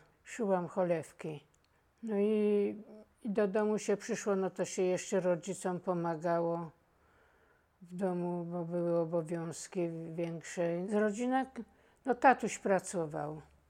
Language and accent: Polish; Kraków, Lesser Poland, Poland; No i urodziłam się w Bronowicach Małych, wychowałam się też w Bronowicach Małych, no i dalej mieszkam w Bronowicach Małych. Tylko że przedtem byłam na ulicy Pod Strzechą, a od 1962 roku mieszkam na ulicy Pasternik.